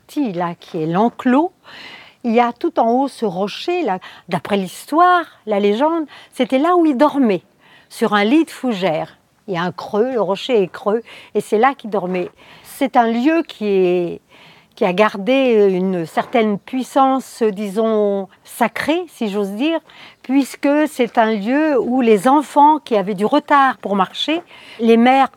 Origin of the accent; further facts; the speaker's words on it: Ploumanac'h, Brittany, France; je suis de Poumalac